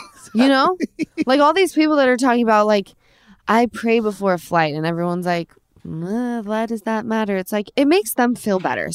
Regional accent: Utah, United States; I'm from Utah. I don't know much about hurricanes.

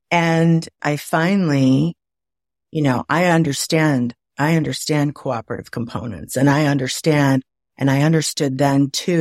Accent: Waukegan, Illinois, United States; And I don't know, because I'm from Waukegan, Illinois.

